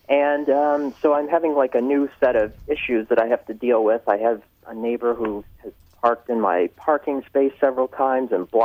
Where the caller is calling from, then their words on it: Austin, Texas, United States; Hi, I am calling from Austin.